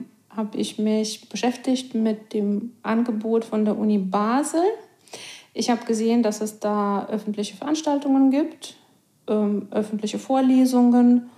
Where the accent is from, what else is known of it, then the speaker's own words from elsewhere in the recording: Moscow, Russia; now in Berlin, Germany; Nein, ich bin in Moskau aufgewachsen. Und ich bin gewohnt, dass die Straßen groß und breit sind.